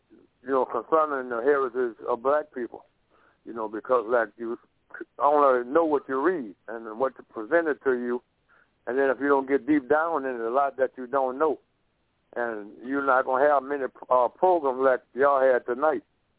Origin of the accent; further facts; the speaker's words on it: Baton Rouge, Louisiana, United States; now in Little Rock, United States; Okay, well, look, I'm calling out Little Rock, Pastor Kemp know me. And I'm from Baton Rouge.